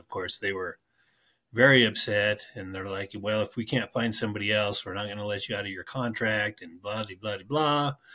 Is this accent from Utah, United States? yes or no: yes; Antimony, Utah, United States; also born or lived in Bryce Canyon; I was just thinking about that last night growing up in Antimony, and you know, before that, even down around Bryce Canyon